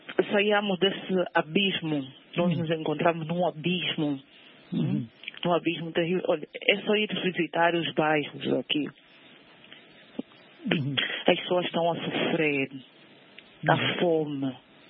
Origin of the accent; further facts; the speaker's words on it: Malanje, Angola; Olha, eu sou de Malange, me falaram, lá em Malange tem, olha, meninos de rua há demais.